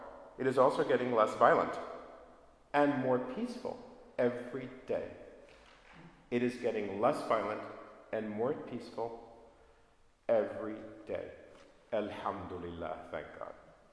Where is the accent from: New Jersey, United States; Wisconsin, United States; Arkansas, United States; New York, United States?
New York, United States; Brooklyn; I grew up in Brooklyn, for crying out loud.